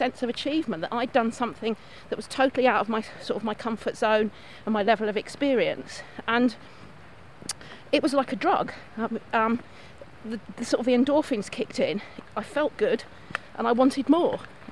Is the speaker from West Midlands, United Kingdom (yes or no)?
no; London, United Kingdom; also born or lived in Devon; Now, I'm from London, and the most active our parents were taking us for a stroll around Richmond Park or onto the South Downs to look at plants. So that was my introduction to the outdoors. I lived in Devon for many, many years